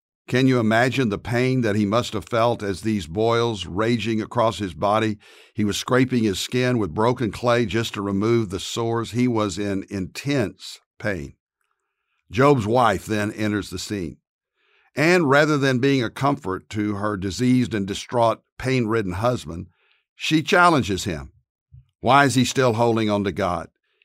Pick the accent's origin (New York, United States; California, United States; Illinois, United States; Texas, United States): Texas, United States; Dallas; from Dallas, Texas, pastor of Prestonwood Baptist Church.